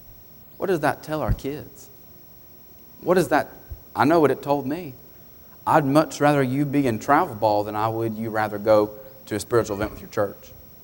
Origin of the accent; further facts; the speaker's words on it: Alabama, United States; I know ball's big up here. I'm from Alabama.